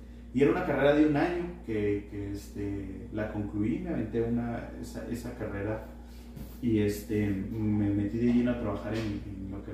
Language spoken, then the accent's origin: Spanish; Parral, Chihuahua, Mexico; now in Chihuahua, Mexico; Yo creo que me vine aquí a la ciudad de Chihuahua, me migré de Parral para hacer la carrera. En aquel momento, pues en Parral no existía la carrera que yo quería.